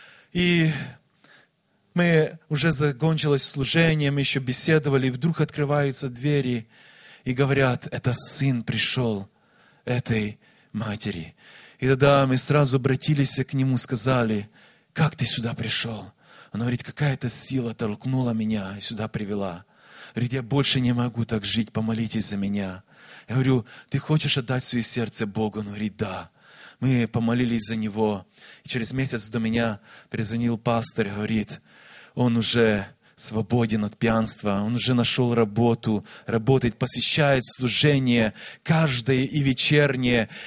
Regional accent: Ukraine; Я приехал также с Украины.

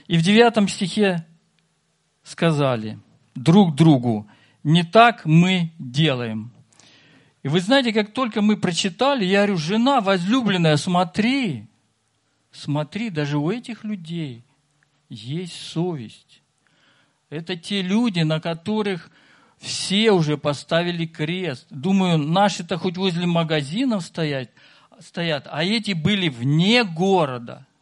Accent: Vitebsk Region, Belarus; я приехал из Витебской области, тоже студент

